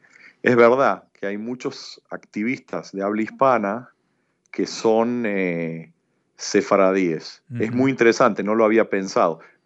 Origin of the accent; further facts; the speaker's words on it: Argentina; yo soy de Argentina, pero me dicen que mi tonada cuando yo hablo ladino, las palabras que yo uso en ciertas cosas son de Esmirna o de Izmir.